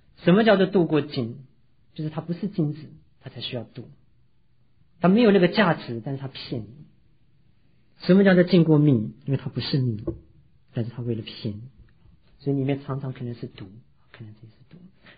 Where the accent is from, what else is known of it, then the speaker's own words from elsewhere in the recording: China; 我们中国人说，这个姜太公钓鱼不用鱼饵，愿者上钩啊。